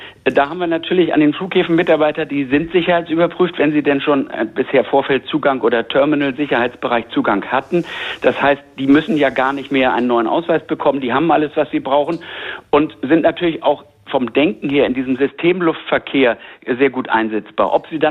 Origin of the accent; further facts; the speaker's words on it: Hamburg, Germany; als Hamburger jetzt hier durch die ganze Republik beispielsweise Richtung Südeuropa da 2 Tage Auto zu fahren